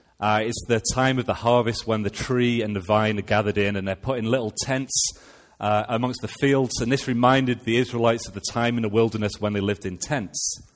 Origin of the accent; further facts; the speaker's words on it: Sheffield, Yorkshire and the Humber, United Kingdom; When I'm in Canada, I'm from England. When I'm in England, I'm from Sheffield. When I'm in Sheffield, I'm from the postcode Sheffield 10